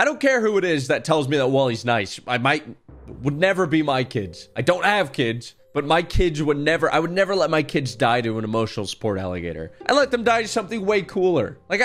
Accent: Florida, United States; I was born and raised in Florida, still live in Florida.

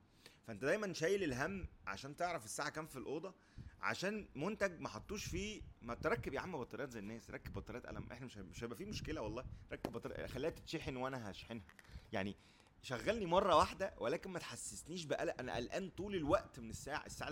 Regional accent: Egypt; واحنا ما شاء الله الكهرباء عندنا في مصر يعني مش احسن حاجه

